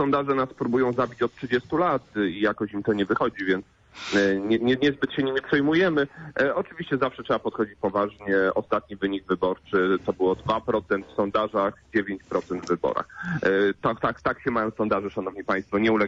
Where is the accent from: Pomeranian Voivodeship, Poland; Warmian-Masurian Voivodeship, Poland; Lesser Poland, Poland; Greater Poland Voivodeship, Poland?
Lesser Poland, Poland; Kraków; accent: Galician, Kraków; Ja mam te naleciałości galicyjskie, krakowskie, więc inaczej to troszkę brzmi